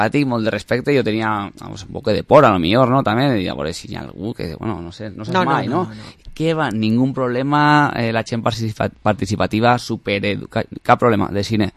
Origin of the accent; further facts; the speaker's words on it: Burriana, Valencian Community, Spain; De fet, jo no sóc de Villarreal, jo sóc de Burriana, però bueno, porto 18 anys vivint en Villarreal. Treballo en Villarreal fa 25 anys